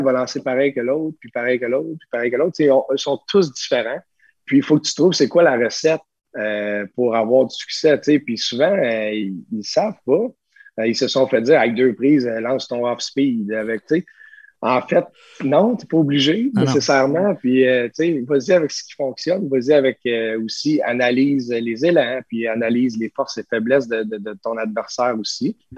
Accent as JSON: {"language": "French", "town": "Quebec City", "region": "Quebec", "country": "Canada", "said": "Moi, ça me faisait plaisir de relancer chez nous, à Québec, au stade municipal."}